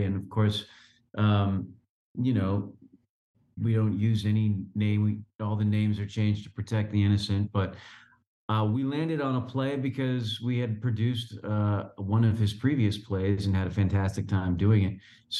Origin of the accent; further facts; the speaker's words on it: Texas, United States; I grew up in Texas watching, the Freebirds and the Von Erichs, you know, world-class championship wrestling. That was our territory.